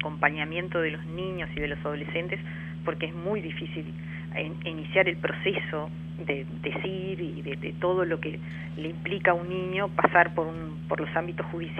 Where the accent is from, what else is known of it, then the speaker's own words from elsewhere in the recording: Uruguay; nosotros somos uruguayos